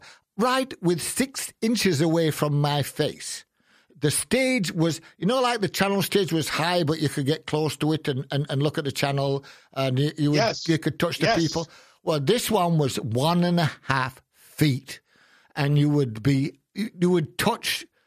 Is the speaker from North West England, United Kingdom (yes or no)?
no; Rotherham, Yorkshire and the Humber, United Kingdom; I'm from a place called Rotherham. It's a little village I'm from Greasbury, which is only 20 miles from Sheffield.